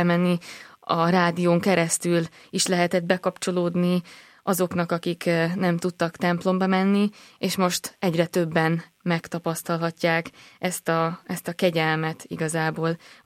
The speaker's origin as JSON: {"language": "Hungarian", "town": "Kerekegyháza", "region": "Bács-Kiskun", "country": "Hungary", "said": "aki Kerekegyházáról telefonált, az ott ugye Kecskemét mellett van, én onnan származom"}